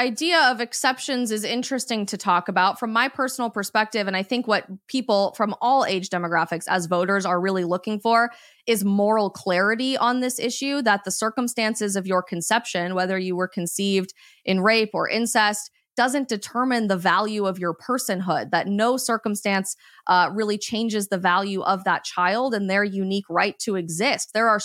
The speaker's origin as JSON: {"language": "English", "region": "Colorado", "country": "United States", "said": "in my home state of Colorado"}